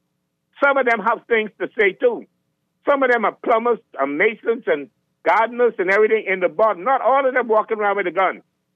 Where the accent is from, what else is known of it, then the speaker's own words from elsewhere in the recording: Chippenham, New Providence, Bahamas; born there; I was born in Chippenham, New Providence.